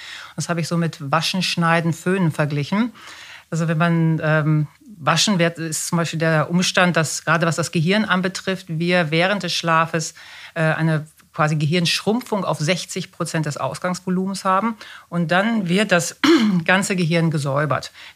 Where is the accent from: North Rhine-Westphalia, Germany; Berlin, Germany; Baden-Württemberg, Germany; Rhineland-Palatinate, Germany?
North Rhine-Westphalia, Germany; Münster; moved away as an adult; Man hört es vielleicht, dass ich nicht gebürtig aus dem Schwabenland komme. Ich komme aus Münster in Westfalen und wir sind nach meinem Facharzt, das war Anfang der 2000er, der 10er Jahre, hier hingezogen.